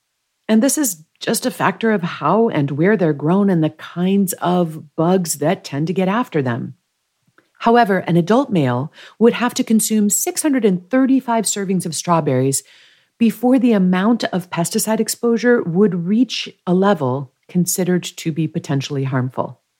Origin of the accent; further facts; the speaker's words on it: Maryland, United States; when the strawberries that are grown here in my home state of Maryland start to hit our local farmers market later this season